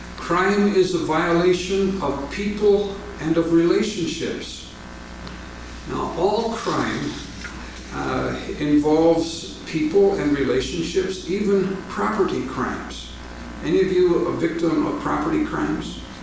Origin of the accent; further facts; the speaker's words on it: Midwest, United States; I'm from the Midwest, and we hear all these kind of horror stories about what happens in and around Los Angeles and so on.